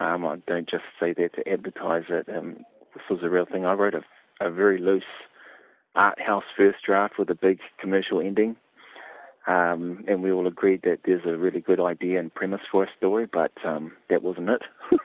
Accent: Christchurch, Canterbury, New Zealand; I grew up in Papua Nui in Christchurch, and every year we'd make the annual trip up to Pukekohe, where my father is from and all his whānau. So I spent a lot of time in both places.

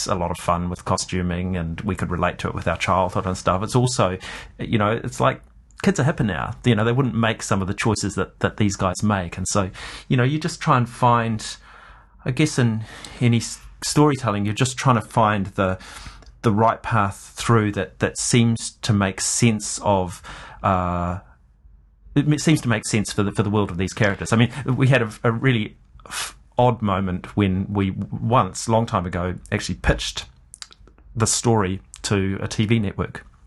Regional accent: Dunedin, Otago, New Zealand; it could be Dunedin back when we were growing up in Dunedin

